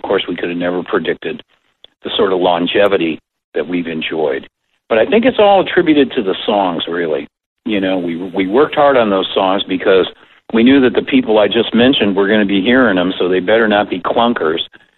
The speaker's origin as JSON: {"language": "English", "town": "Detroit", "region": "Michigan", "country": "United States", "said": "It's a Detroit guy. I'm from Detroit."}